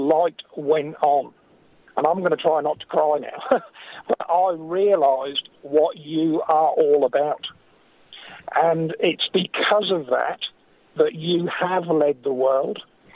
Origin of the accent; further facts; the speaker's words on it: England, United Kingdom; moved away as an adult; now in Australia; I was actually born and raised in England, educated there, and I left there in 1998 because you could see the writing on the wall after Thatcher, right? And I came to live down Australia.